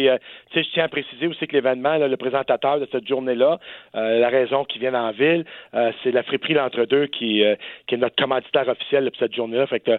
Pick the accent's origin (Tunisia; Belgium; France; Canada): Canada; Quebec; un joueur de la communauté ou une joueuse de chez nous en Outaouais